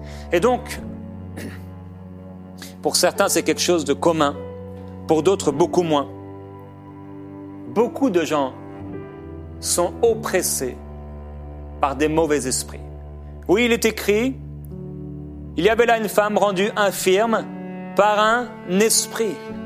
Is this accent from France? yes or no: yes; France; c'était bien en France, par exemple, là d'où je viens